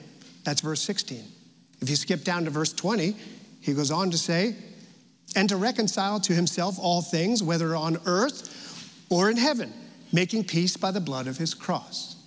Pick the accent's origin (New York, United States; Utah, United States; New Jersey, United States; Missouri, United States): New Jersey, United States; this is what it's like growing up in New Jersey in the 1970s.